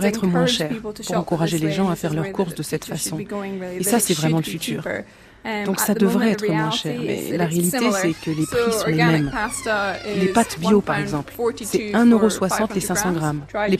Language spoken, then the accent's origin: French; Scotland, United Kingdom; French is a second language; moved away as an adult; je viens d'Écosse à l'origine. J'ai déménagé ici il y a un an et demi.